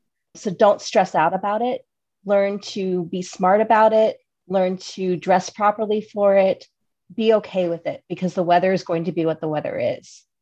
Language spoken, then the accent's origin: English; Ohio, United States; where I did my first marathon in my home state of Ohio with my whole family there.